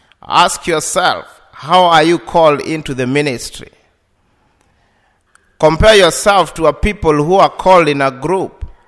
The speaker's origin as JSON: {"language": "English", "country": "Kenya", "said": "I'm a Kenyan. So most of these experiences were not strange to me."}